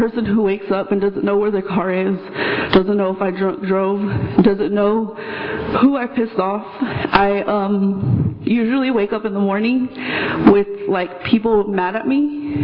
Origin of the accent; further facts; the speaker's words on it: Porterville, California, United States; I'm from Porterville.